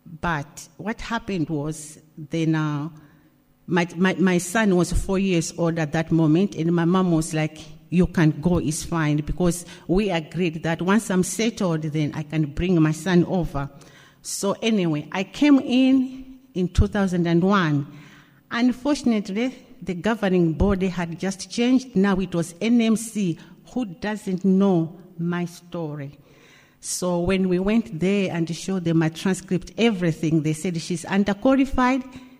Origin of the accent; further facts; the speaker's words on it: Malawi; born there; I was born in a very traditional church, Adventist church. I was born in Malawi in a family of 7 children, 5 girls and 2 boys.